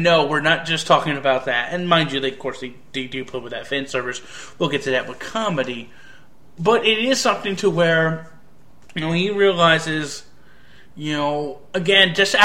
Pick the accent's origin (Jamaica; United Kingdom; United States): United Kingdom; England; and I'm from England, and they're such a bore to me.